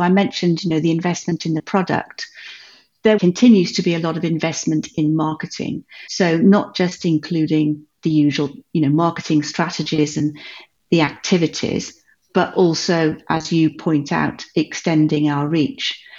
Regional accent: Worcester, West Midlands, United Kingdom; the time I was 11, I'd lived in seven counties. So I'm never really quite sure what to say. I tend to say the Midlands because I went to school in Worcester. So I'm from the Midlands, basically, yeah. But I've lived all over the UK.

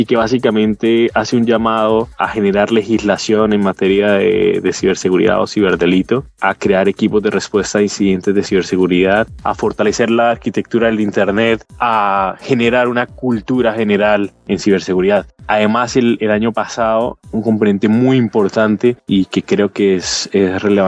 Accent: Colombia; now in Washington, United States; soy colombiano de origen. Actualmente me encuentro viviendo en Washington, trabajando para todos los Estados miembros de la Organización de los Estados Americanos.

